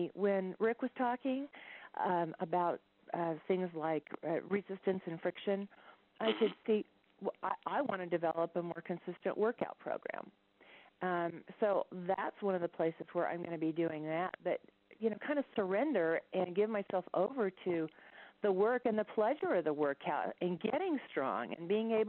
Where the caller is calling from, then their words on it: Denver, Colorado, United States; Calling from Denver, Colorado.